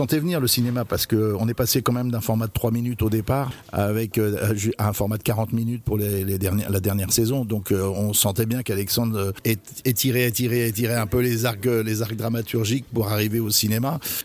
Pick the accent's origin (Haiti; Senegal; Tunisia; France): France; chez moi en France, on aime bien mettre les gens dans des cases